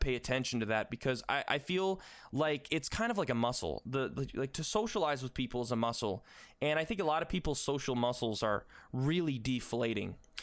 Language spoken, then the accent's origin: English; Newfoundland and Labrador, Canada; now in Toronto, Canada; I'm from Newfoundland. I am in Canada. That's a province of Canada. And essentially, I moved from Newfoundland, which is on the farthest east coast of North America, fun fact, to Toronto, Ontario, which is a huge city.